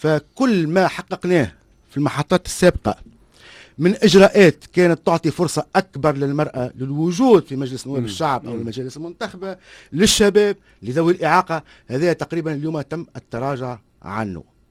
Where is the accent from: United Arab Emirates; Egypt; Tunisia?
Tunisia; انت تونسي وانا تونسي، انت عايش في الخارج وانا عايش في تونس